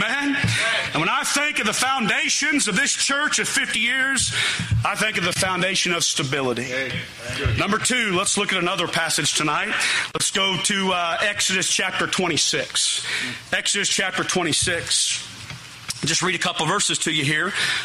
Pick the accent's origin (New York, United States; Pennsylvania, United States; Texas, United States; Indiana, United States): Indiana, United States; I am from Southern Indiana, and because I'm a Southern Hoosier, I've done what most of us Southern Hoosiers have done from time to time.